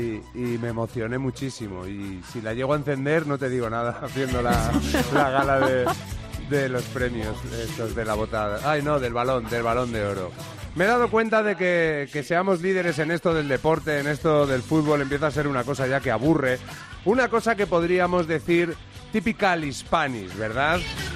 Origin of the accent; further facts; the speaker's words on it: Spain; como buenos españoles debemos reírnos de la gente que pronuncia bien en inglés